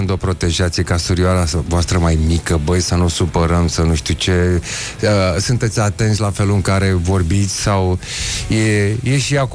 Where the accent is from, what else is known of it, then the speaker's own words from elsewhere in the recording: Focșani, Vrancea County, Romania; now in Bucharest, Romania; și eu sunt din Focșan și mi-a venit foarte greu să vin aici în București